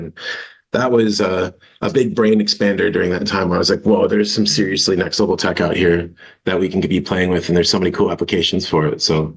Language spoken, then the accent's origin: English; Chicago, Illinois, United States; just growing up in Chicago and going to the vinyl record stores